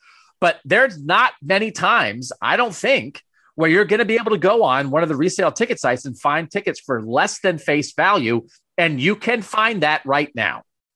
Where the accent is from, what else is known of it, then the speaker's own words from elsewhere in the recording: Pennsylvania, United States; I grew up in Pennsylvania.